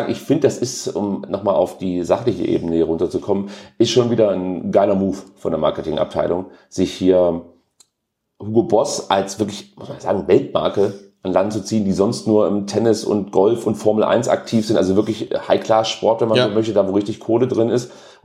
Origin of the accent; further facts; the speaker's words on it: Baden-Württemberg, Germany; als Schwabe